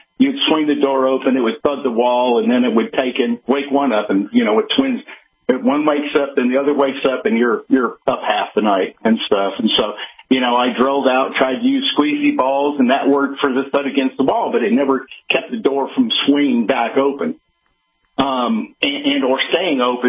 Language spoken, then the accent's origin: English; United States; you know, I'm an American.